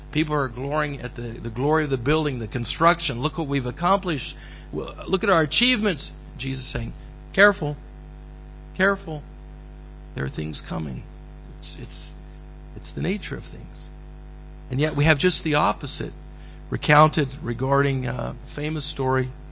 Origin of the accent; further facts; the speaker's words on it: United States; Now, normally I'm an American, no one has a clue.